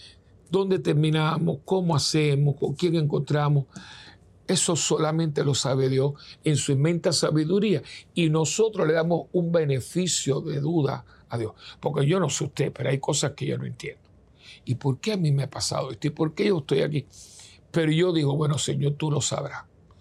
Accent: Cuba; born there; yo no nací en Puerto Rico, yo nací en Cuba.

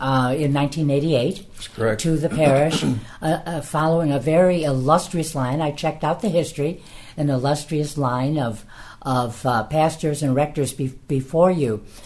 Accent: Oak Park, Illinois, United States; I grew up in Oak Park, and my parish was St. Edmund.

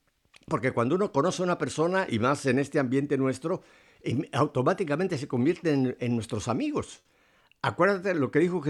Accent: Mexico; en mi país, México

